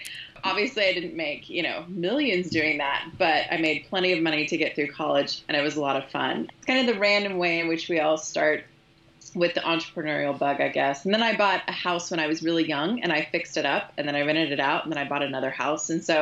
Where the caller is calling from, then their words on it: Kansas City, United States; I'm calling in from Kansas City.